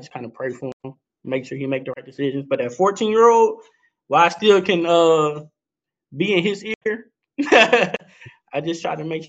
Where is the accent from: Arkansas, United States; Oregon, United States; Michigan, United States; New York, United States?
Arkansas, United States; Little Rock; Like I said, I grew up in East Little Rock, but we didn't want for nothing, man.